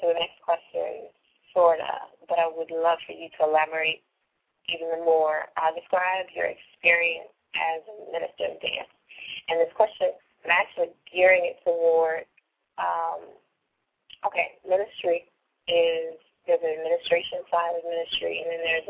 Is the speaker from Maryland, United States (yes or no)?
yes; Maryland, United States; And I am your sister from Maryland by way of Aberdeen.